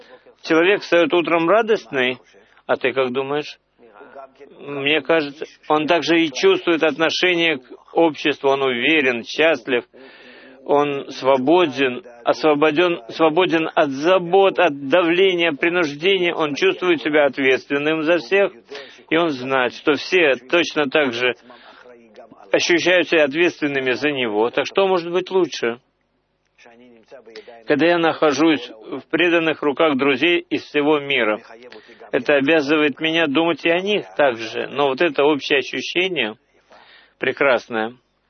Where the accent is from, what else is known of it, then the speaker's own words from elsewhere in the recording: Emek Hefer, Central District, Israel; Я, например, вырос в Эмехефер, и вокруг меня было много кибуцев.